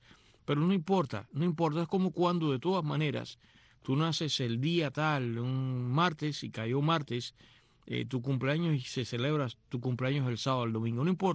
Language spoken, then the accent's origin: Spanish; Cuba; de mi infancia en Cuba, allá en los años 60